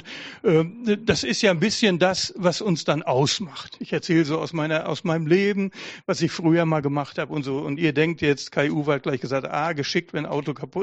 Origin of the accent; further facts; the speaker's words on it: North Rhine-Westphalia, Germany; Meine Eltern waren Deutsche, also bin ich Deutscher. Ich bin Nordrhein-Westfale. Also aus dem Sauerland, also Nähe Sauerland, denen sagt man nach, dass sie eher so ein bisschen Sturköpfe sind.